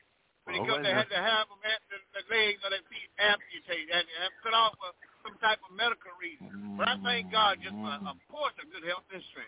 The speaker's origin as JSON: {"language": "English", "region": "Louisiana", "country": "United States", "lives_now": "Murfreesboro, United States", "said": "I'm from Louisiana, but I live in Tennessee. Murfreesboro, Tennessee, Middle Tennessee area, near east of Nashville."}